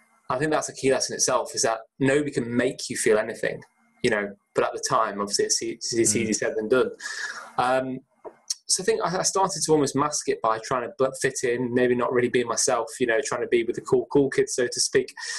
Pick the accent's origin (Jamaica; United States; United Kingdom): United Kingdom; Chester, North West England; I was brought up in Chester. I was an only child.